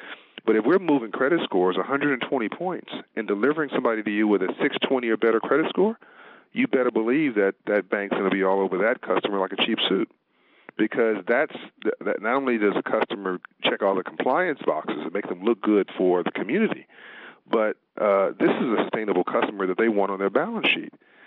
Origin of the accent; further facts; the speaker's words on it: Compton, California, United States; When I grew up in Compton, my mother told me she loved me. My dad owned his own business.